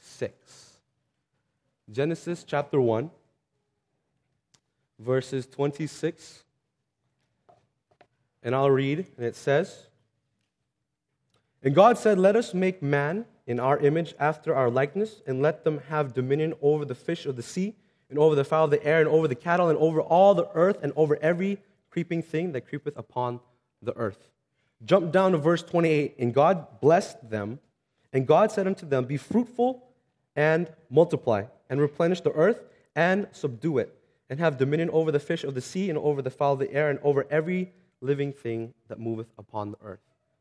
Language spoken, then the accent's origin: English; Washington, United States; So I grew up in Washington State for about 13 years. My dad was in the military.